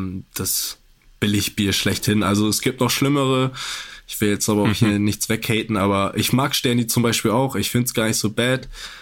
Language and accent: German; Poland; Ich bin ja auch Pole.